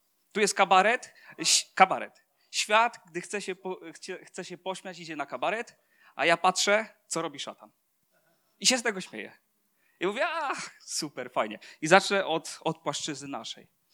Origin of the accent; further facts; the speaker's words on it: Bełchatów, Łódź Voivodeship, Poland; jesteśmy z Bełchatowa i bardzo kochamy to miasto.